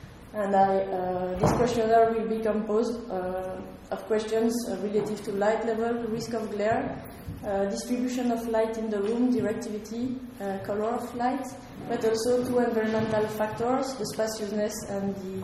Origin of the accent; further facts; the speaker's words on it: Belgium; English is a second language; I come from Belgium, and I'm an engineer in architecture.